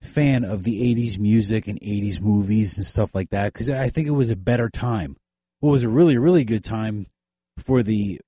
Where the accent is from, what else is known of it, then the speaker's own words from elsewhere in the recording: United States; We as Americans knew how to pull together